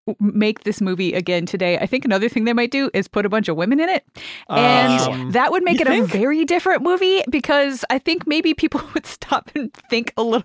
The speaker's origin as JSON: {"language": "English", "country": "Canada", "said": "as a Canadian"}